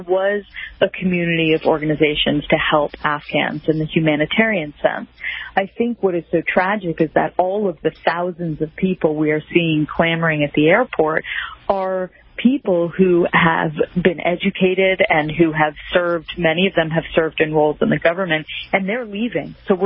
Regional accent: United States; for me as an American woman who has grown up and been afforded so many freedoms and opportunities

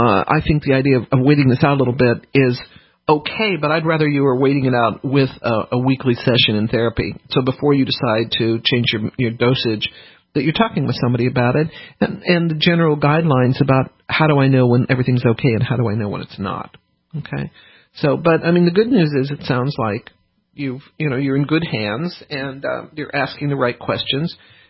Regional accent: New Orleans, Louisiana, United States; born there; I was born in New Orleans, and I have no right.

